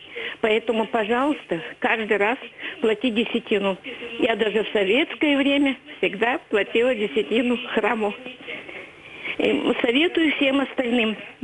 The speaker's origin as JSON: {"language": "Russian", "town": "Syktyvkar", "region": "Komi Republic", "country": "Russia", "said": "из Сыктывкара."}